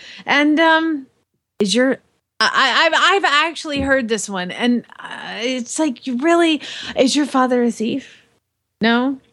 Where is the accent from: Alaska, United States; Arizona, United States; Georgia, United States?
Georgia, United States; no, I'm from Georgia originally